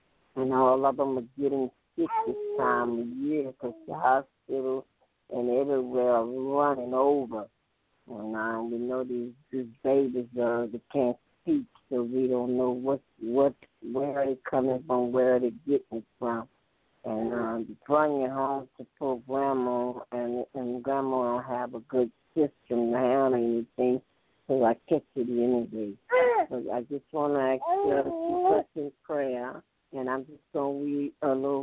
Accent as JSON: {"language": "English", "town": "Houma", "region": "Louisiana", "country": "United States", "said": "from Houma, Louisiana, and I thank God."}